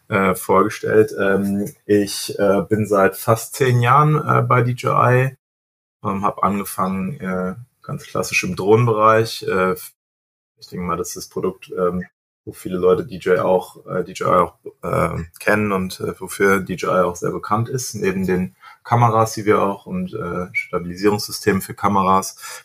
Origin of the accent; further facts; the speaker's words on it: Hesse, Germany; ich bin hier in der DJI-Niederlassung in Frankfurt angesiedelt, also ist ja nicht weit vom Odenwald, auch wo ich aufgewachsen bin.